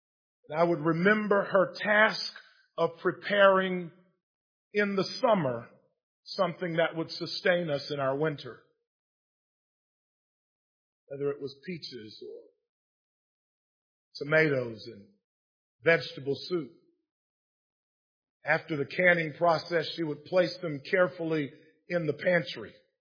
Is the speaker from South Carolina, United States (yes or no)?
yes; Inman, South Carolina, United States; I remember growing up in Inman, South Carolina, on Bobo Street. You wouldn't know anything about Bobo Street, but I do.